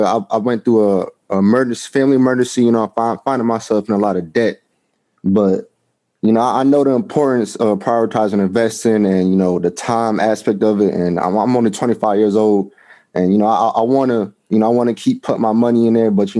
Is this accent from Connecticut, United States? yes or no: yes; Middletown, Connecticut, United States; also born or lived in Hartford; I was born in Hartford, raised in Middletown, Connecticut.